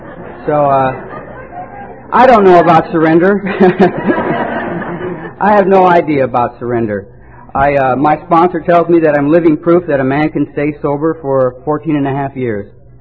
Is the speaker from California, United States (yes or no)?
yes; California, United States; also born or lived in Detroit; I was born in Detroit, and foster home took us out around 4 years old, and they brought us to California.